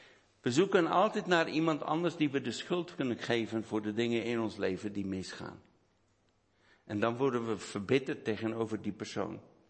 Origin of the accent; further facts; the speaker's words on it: South Africa; ik ben een verrader dat ik uit Zuid-Afrika ben gekomen